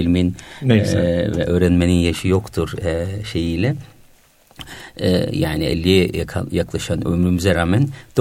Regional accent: Ordu, Turkey; also born or lived in Saudi Arabia; Ben de Orduluyum. Aslen 1968 doğumluyum. Ordu Aybastı İmam Hatip Lisesi'ni bitirdikten sonra

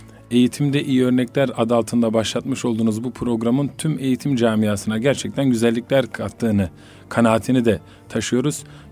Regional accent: Sivas, Turkey; Sivaslıyım. 1990 doğumluyum.

